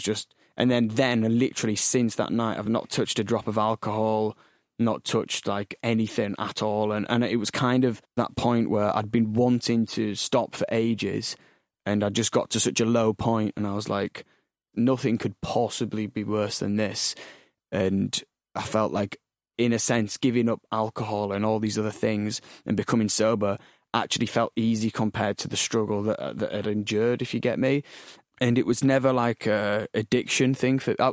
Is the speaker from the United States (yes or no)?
no; Leeds, Yorkshire and the Humber, United Kingdom; Yeah, so I grew up in Leeds.